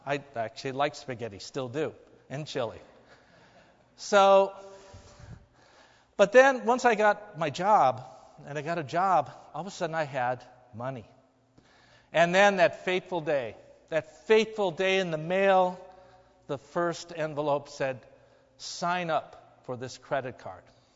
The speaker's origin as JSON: {"language": "English", "region": "Midwest", "country": "United States", "tie": "born or raised there", "said": "I grew up in the Midwest in a blue-collar family. My dad was a machinist. My mom was a stay-at-home mom."}